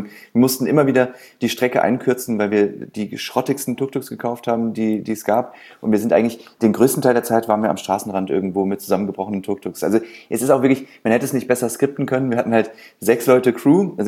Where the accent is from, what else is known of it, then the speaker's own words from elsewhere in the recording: Hesse, Germany; also born or lived in Mainz / Berlin; now in Brandenburg, Germany; ich bin 2000, glaube ich, nach Berlin gegangen. Ich bin ja eigentlich ursprünglich Hesse und dann irgendwie, genau, erst nach über Mainz, also über Umwege in Mainz nach Berlin gekommen. Und jetzt so seit 5 Jahren orientiere ich mich einfach eher hier draußen in Brandenburg.